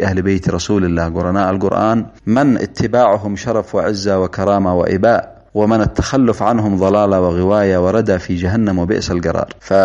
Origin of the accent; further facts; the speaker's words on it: Yemen; نحن مسلمون ونحن شعب يمني مسلم،